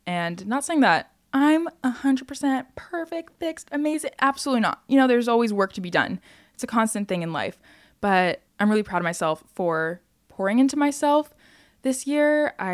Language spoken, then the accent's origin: English; Texas, United States; Kaylee and I grew up outside of Dallas from 5th grade to 8th grade, but sadly in 8th grade I had to move away to live with my dad.